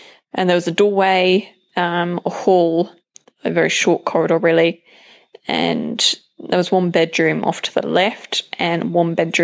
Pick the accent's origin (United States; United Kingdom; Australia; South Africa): United Kingdom; now in New Zealand